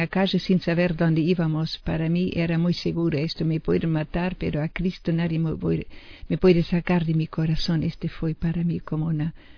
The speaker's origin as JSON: {"language": "Spanish", "region": "Pomeranian Voivodeship", "country": "Poland", "tie": "born or raised there", "second_language": "Spanish", "said": "yo nací y me crié en Alemania, en noreste. En aquella época era un estado libre de Danzig. Allí vivíamos tranquilos en el campo"}